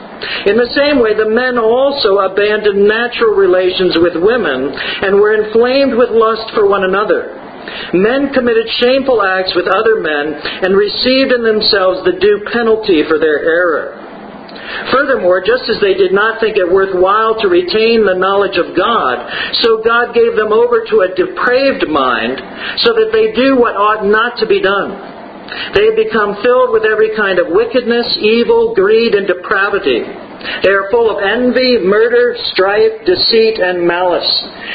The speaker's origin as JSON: {"language": "English", "town": "Tarrytown", "region": "New York", "country": "United States", "tie": "born or raised there", "said": "I was born in Tarrytown, New York. I remember growing up there that my parents, who were from California, were very sad that they couldn't get Mexican food in New York."}